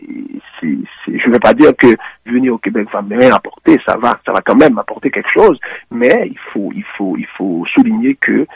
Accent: Haiti; en tant qu'haïtien, ou en tant que n'importe quel peuple qui vienne de notre pays pour arriver dans un autre pays

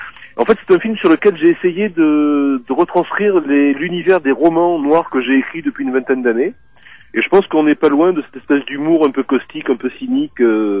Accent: Marseille, Provence-Alpes-Côte d'Azur, France; born there; j'habite à Marseille, je suis né à Marseille, et c'est vrai que je suis peut-être plus influencé par la culture méditerranéenne globalement, c'est-à-dire l'Italie, l'Espagne, et un peu les ambiances qu'on trouve autour de la mer Méditerranée

